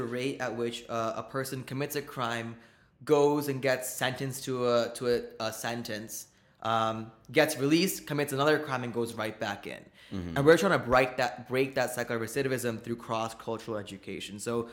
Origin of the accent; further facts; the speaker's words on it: New Jersey, United States; I mean, I'm from New Jersey, which is where Browntown Central is.